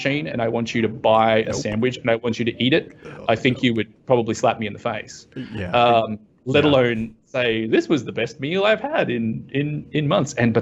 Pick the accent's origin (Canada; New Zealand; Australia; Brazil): Australia; So I'm from Australia. I haven't lived in Australia for many, many years. So I sound funny, but people often can't work out exactly where my accent is from. But yes, from Australia.